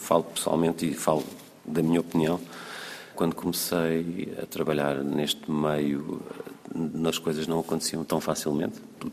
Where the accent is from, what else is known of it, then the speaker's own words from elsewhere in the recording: Portugal; Como português pensei, bom, as fachadas dos edifícios são azulejos. Em Lisboa, em Portugal, é uma coisa muito comum